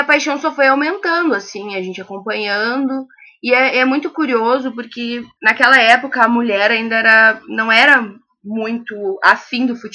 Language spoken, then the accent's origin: Portuguese; Brazil; accent: interior; Eu tenho 30 anos e sou cônsul feminina do Grêmio Santa Maria. Vocês vão ver bem pelo meu sotaque que eu sou do interior, né?